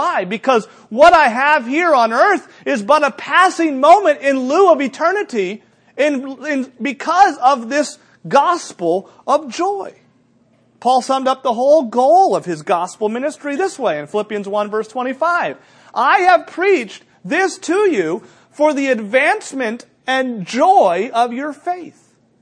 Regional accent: New Hampshire, United States; Growing up in New Hampshire, we had an outreach pastor.

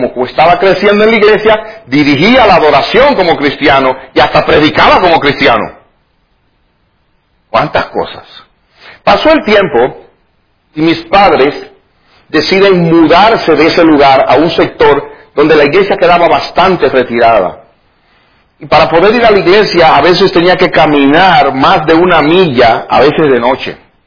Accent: Dominican Republic; Hubo una revolución en mi país en el año 1965. Y en esa guerra civil había tanta muerte, tanta sangre, tanta necesidad.

